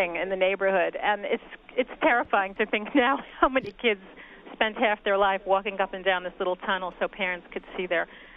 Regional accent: Bronx, New York, United States; I grew up on Walton Avenue and spent my life on the Grand Concourse, but it was very sci-fi.

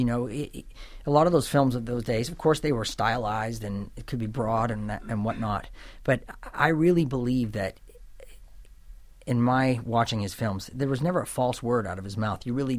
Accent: Canada; moved away as an adult; It started when I grew up in Canada, but came here to go to acting school.

